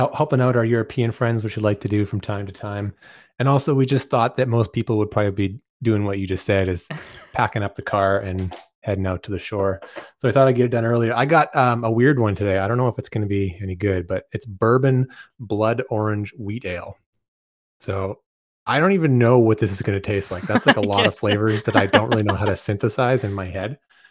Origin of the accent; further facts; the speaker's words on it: Alberta, Canada; Like I grew up in Alberta and it was always like we called it May Long weekend for short